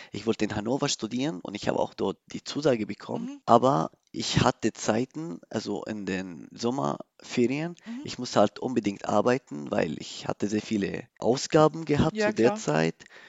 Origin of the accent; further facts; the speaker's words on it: Syria; German is a second language; also born or lived in Turkey; now in Germany; Oktober, bin ich nach Deutschland angekommen. Davor habe ich in der Türkei für 8 Monate gelebt. Mhm. Und noch früher war ich noch in Syrien. Mhm. Genauso, ich komme ursprünglich aus Syrien.